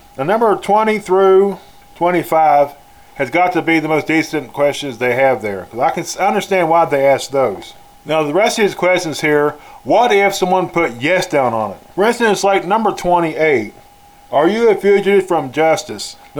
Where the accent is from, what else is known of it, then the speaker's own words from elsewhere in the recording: West Virginia, United States; I was bow hunting in my home state of West Virginia. When I hunted deer in my home state of West Virginia, I stayed on the ground.